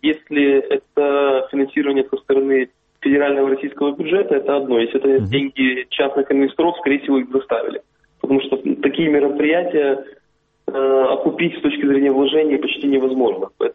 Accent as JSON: {"language": "Russian", "country": "Ukraine", "said": "я украинец, где-то у меня есть российская кровь, в том числе и русская кровь."}